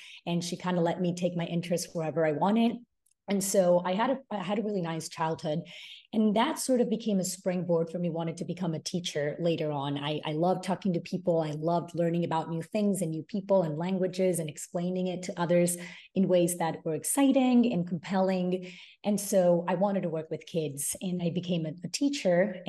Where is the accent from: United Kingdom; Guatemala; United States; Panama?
Panama; I'm from Panama originally, but because of my dad's job, we had to move around a lot.